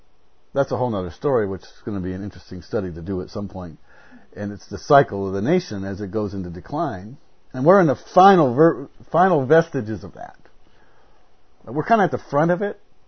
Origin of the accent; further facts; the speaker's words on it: Chicago, Illinois, United States; I'm from Chicago.